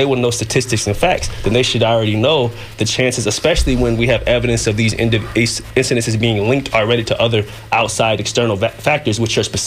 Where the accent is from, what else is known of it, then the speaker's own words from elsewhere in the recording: Flint, Michigan, United States; I come from Flint, Michigan, mm-hmm. so I know churches Flint, Detroit, Baton Rouge, and Jackson, Tennessee.